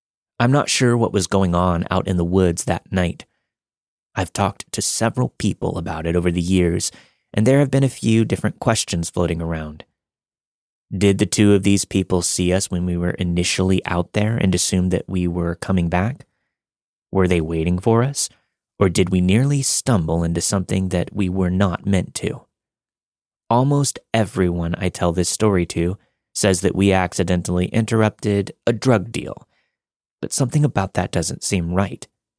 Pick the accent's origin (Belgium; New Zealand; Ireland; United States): New Zealand; I'm from Aotearoa, New Zealand. We have the occasional missing person case or scary case around these parts